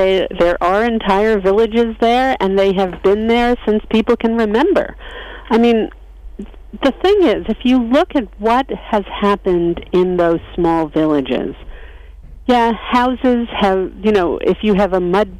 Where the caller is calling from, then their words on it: Eugene, Oregon, United States; remember, I'm speaking from Eugene, Oregon.